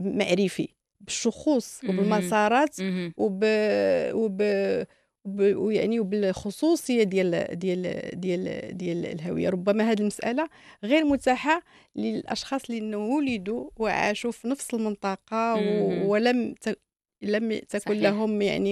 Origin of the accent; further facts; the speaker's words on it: Morocco; also born or lived in Rabat; في الطفولة الأولى كنا في واحد المناطق يعني نائية، لا كهرباء لا ماء لا شيء، وأنا ولدت في الرباط يعني، وكنا نأتي كثيرا إلى الرباط.